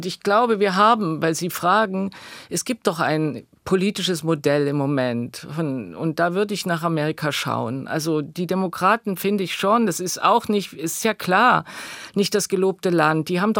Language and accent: German; East Germany, Germany; Und ich glaube, dass wir da viel tastender, suchender als Ostdeutsche sind.